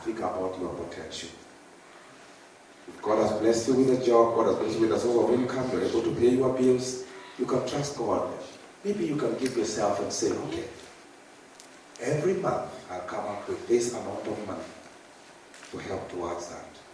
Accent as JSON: {"language": "English", "country": "Kenya", "said": "You know, some of us, we came from Kenya, we are forgetting where we have come from."}